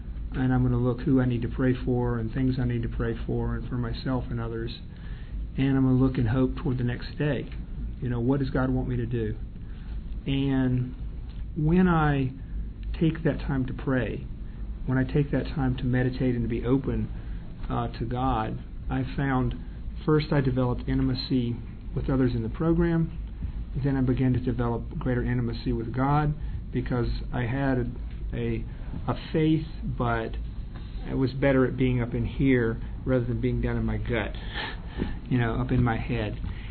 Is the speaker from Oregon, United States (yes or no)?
no; Charlotte, North Carolina, United States; I'm from Charlotte.